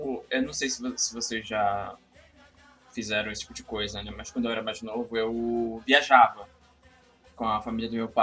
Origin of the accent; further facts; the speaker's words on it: Rio de Janeiro, Brazil; Tirando isso, eu nunca saí do Rio pra fazer nenhuma outra coisa, né? Meus carnavais foram todos aqui.